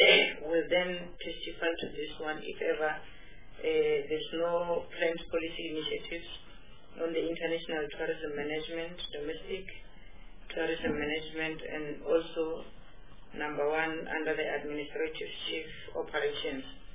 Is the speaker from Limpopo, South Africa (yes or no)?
yes; Limpopo, South Africa; I'm from Limpopo province.